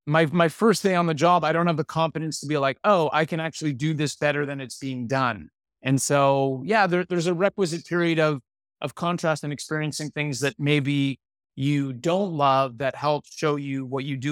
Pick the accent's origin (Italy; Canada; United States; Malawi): Canada; Toronto, Ontario; Like it could be in my hometown of Toronto, Ontario